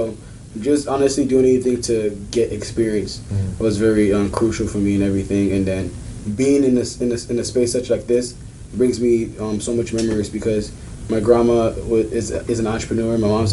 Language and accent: English; Nigeria; also born or lived in London, United Kingdom; now in United States; I'm from London in Nigeria. I was fortunate to grow up in London for a little bit, and then in Nigeria too